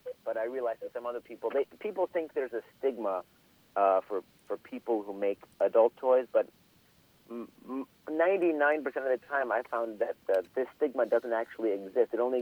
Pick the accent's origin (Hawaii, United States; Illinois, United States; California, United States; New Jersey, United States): Illinois, United States; Skokie; Yeah, I'm from Skokie, of all places, actually.